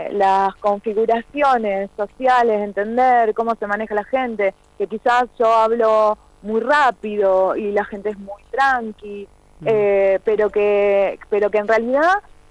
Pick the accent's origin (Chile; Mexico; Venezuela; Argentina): Argentina; Buenos Aires; now in San Carlos, Argentina; yo soy de Buenos Aires. En realidad vivo hace 7 años en San Carlos. Soy docente de la zona también.